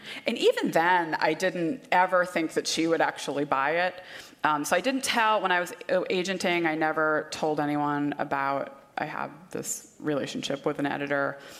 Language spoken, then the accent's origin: English; Boston, Massachusetts, United States; I'm very much a city person. I grew up in Boston area, never lived farther than 10 miles away from the city.